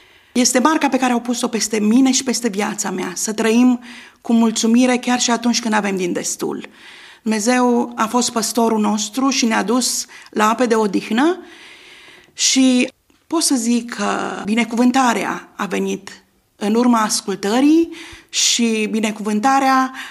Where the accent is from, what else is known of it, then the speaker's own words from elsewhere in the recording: Vidra, Alba County, Romania; Da, sunt din localitatea Vidra, județul Alba, din Munții Apuseni. Și m-am născut într-o familie de oameni credincioși, oameni cu o mare ținută morală, creștini practicanți.